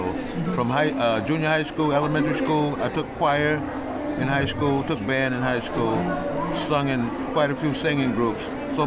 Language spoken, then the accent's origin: English; Albany, New York, United States; also born or lived in Jacksonville, Florida; I was born in Jacksonville, Florida. So we came. I've been here in Albany since I was maybe 10 years old, and lived uptown, downtown.